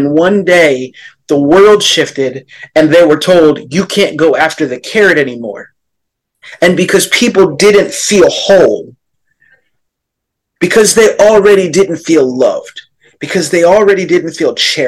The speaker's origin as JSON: {"language": "English", "country": "United States", "said": "9/11 happens, and as an American, society said, 9/11 was a catalyst to bring the world together."}